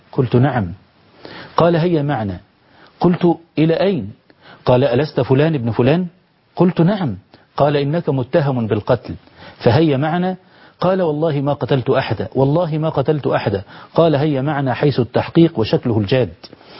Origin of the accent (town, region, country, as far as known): Egypt